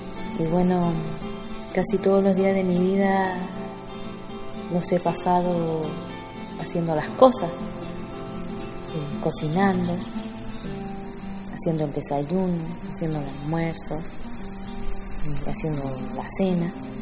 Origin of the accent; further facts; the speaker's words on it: La Cruz, Valparaíso, Chile; born there; Nací en La Cruz, Quillota, región de Valparaíso, Chile. Vengo de una familia campesina, católica y, bueno, bastante pobre.